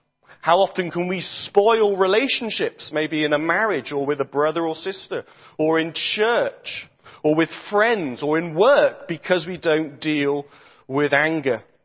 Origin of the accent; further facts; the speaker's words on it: Sheffield, Yorkshire and the Humber, United Kingdom; I come from Sheffield. I work in a church up there.